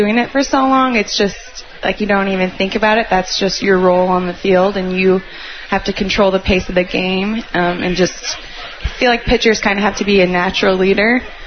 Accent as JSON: {"language": "English", "town": "Winterset", "region": "Iowa", "country": "United States", "said": "I'm a senior from Winterset, Iowa."}